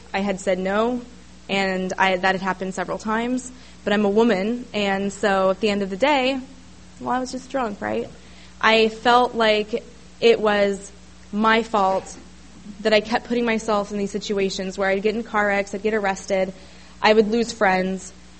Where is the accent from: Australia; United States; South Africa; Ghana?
United States; Julian, California; and I grew up in Julian. I think some of you may know where that is. Very small town